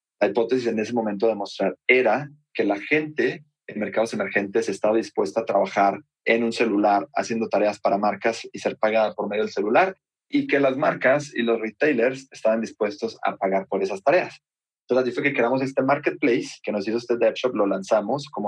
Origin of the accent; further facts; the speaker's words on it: Colombia; moved away as an adult; also born or lived in United States; now in Mexico; Yo soy colombiano, nací y crecí en Colombia, viví en Estados Unidos varios años de chico. Luego vine a México a estudiar al TEC de Monterrey